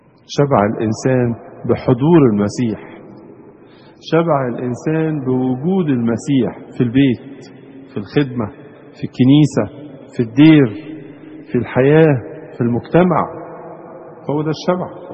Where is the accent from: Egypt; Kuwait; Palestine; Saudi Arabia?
Egypt; في الفاظ كده كتير نقولها في الادبيات الاجتماعية بتاعتنا كمصريين